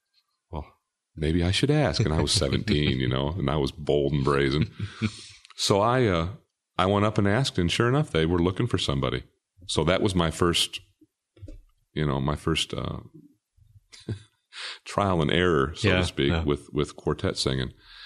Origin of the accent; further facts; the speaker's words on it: Port Clinton, Ohio, United States; I grew up in Port Clinton, Ohio, and we really didn't have any kind of gospel music at all.